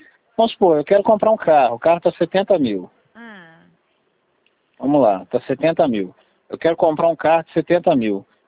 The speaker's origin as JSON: {"language": "Portuguese", "region": "Espírito Santo", "country": "Brazil", "moved": "yes", "said": "Porque aqui eu falo 28 porque eu sou do Espírito Santo."}